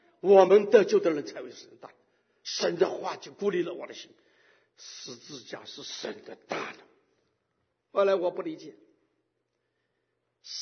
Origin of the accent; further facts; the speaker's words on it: China; 弟兄姐妹，我们中国人知道死这句话不好听